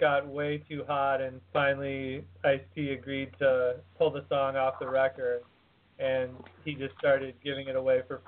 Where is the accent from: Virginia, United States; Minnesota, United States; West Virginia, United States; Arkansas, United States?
Minnesota, United States; And so I grew up in Minnesota and, you know, obviously thousands of miles away from Los Angeles